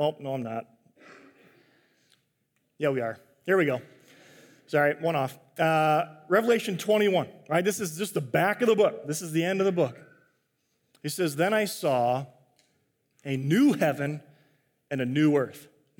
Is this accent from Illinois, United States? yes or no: yes; Chicago, Illinois, United States; But every day, growing up in Chicago, it's where I'm from, we'd listen to WGN